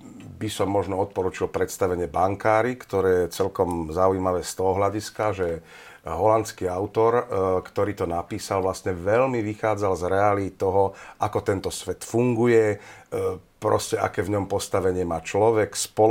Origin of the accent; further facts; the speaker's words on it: Myjava, Trenčín Region, Slovakia; born there; now in Jablonica, Slovakia; ja som vlastne polovičný Záhorák, pretože mama je Dubovanka a otec je z Jablonice. Ale od malička som sa narodil na Myjave, čo je vlastne Záhorie, a žijem teda v Jablonici